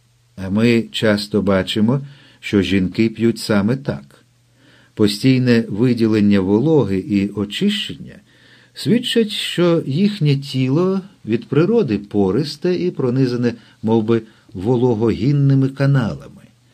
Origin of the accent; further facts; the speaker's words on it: Lviv Oblast, Ukraine; Оскільки я справжній галичанин